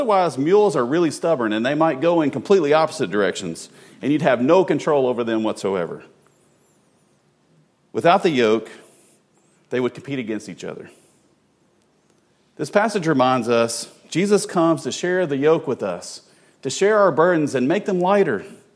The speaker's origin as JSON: {"language": "English", "region": "Kentucky", "country": "United States", "tie": "born or raised there", "said": "Now, you know, Laura and I are from Kentucky, and growing up in Kentucky, I had great-grandparents that owned farms."}